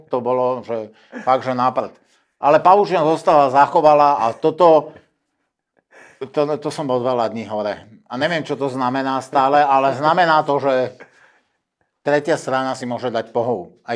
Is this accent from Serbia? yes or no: yes; Serbia; Takisto som Srb, jak on.